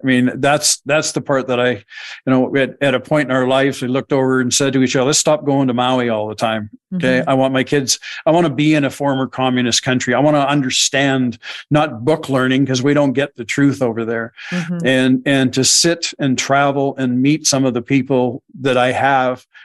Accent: Canada; I'm Canadian. I apologize.

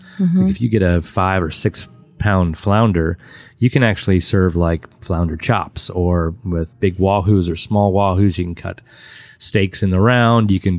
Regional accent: Martha's Vineyard, Massachusetts, United States; I came down from Martha's Vineyard mm-hmm. by way of Atlanta.

